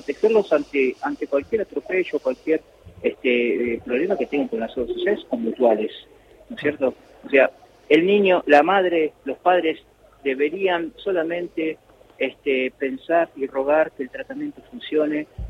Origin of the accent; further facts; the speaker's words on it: Buenos Aires, Argentina; yo soy de Buenos Aires